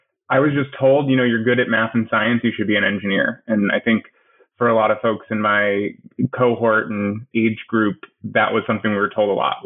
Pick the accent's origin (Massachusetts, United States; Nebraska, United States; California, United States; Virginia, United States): Massachusetts, United States; Boston; I grew up in Boston, child of a single mother